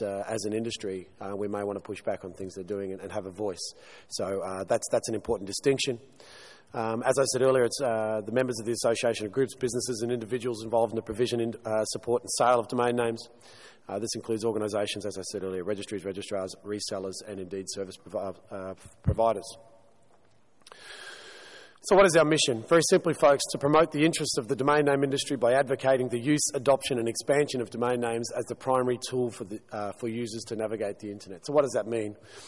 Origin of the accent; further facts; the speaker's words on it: Australia; Clearly, I'm Australian.